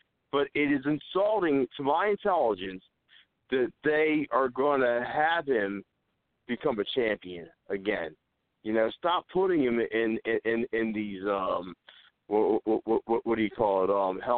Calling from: Kansas Square, Pennsylvania, United States; from Kansas Square, Pennsylvania, near Philadelphia

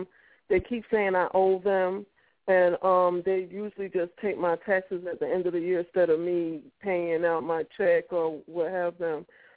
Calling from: Port St. Lucie, Florida, United States; from Port St. Lucie, Florida.

